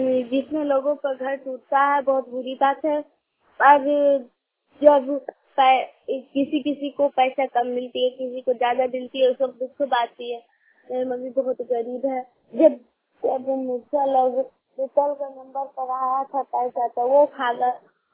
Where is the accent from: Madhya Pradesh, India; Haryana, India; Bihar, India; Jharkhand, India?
Jharkhand, India; Koderma; और मैं निवासी कोडरमा से, मेरा जिला कोडरमा है